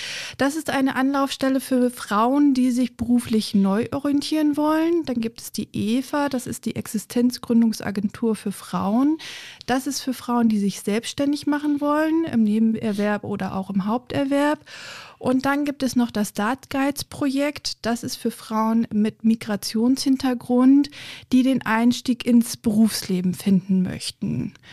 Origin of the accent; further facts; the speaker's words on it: Bassum, Lower Saxony, Germany; born there; Ich bin geboren im Landkreis Diepholz, also gleich um die Ecke in Bassum. Bin dann zum Studieren nach Greifswald, Bremen, Wien und Vechta gegangen und habe in der Schulzeit noch ein Jahr in den USA verbracht.